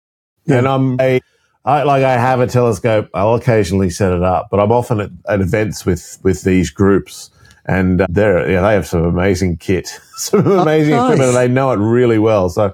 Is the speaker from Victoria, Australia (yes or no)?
no; Maxville, New South Wales, Australia; A town called Maxville. That's where I'm from.